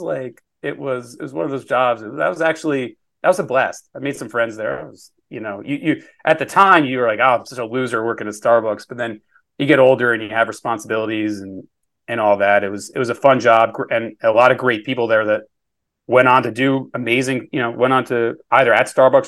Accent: New York, United States; obviously Bob's from Brooklyn and I'm from Long Island, which is pretty close.

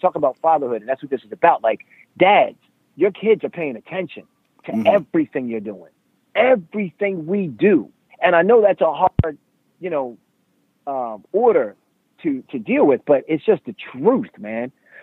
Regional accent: Baltimore, Maryland, United States; So, you know, I'm from Baltimore, man.

